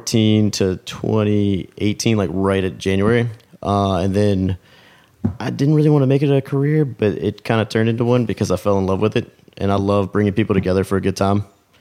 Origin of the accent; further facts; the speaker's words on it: Mechanicsville, Virginia, United States; Yes, ma'am. I'm from Richmond. Well, outskirts of Richmond, about, 10 to 15 minutes in Mechanicsville in Hanover County.